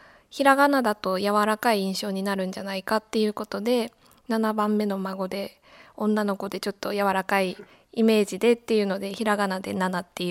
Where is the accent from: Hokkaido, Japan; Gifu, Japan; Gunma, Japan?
Hokkaido, Japan; Sapporo; 出身は札幌で今26歳です。